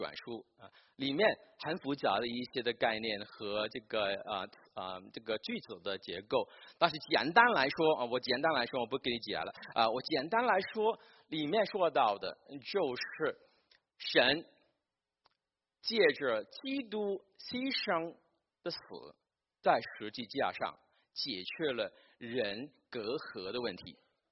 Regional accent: Hong Kong; 我不知道你们从国内来怎么样，我们在香港长大的

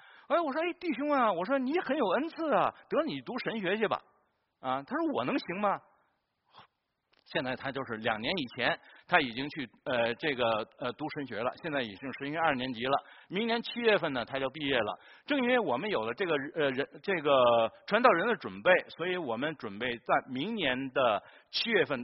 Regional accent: China; 我想分享一点呢，就是我们中国人

